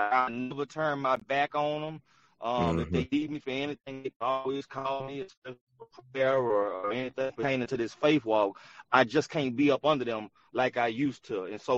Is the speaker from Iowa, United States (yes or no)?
no; Baton Rouge, Louisiana, United States; And of course I'm from Baton Rouge.